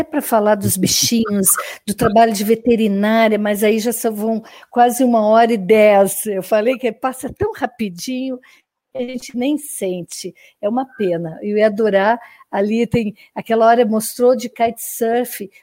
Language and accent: Portuguese; South Region, Brazil; Porque eu moro 30 anos fora do Sul, mas toda vez que eu falo com vocês, retorno o sotaque.